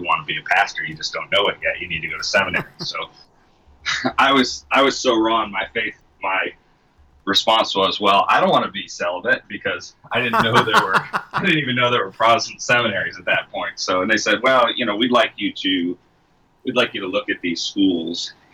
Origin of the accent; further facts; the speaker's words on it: Ohio, United States; I didn't grow up in the church. I grew up in Northeast Ohio.